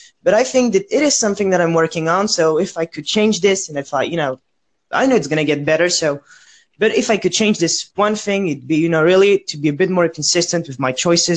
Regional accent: France; English is a second language; I come from France, and I'm a 19-year-old student.

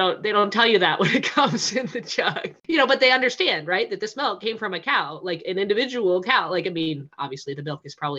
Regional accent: Iowa, United States; also born or lived in South Carolina; So I have grown up in the Midwest here in the U.S. I was born in South Carolina, but we moved back to Iowa when I was four, I think, or three.

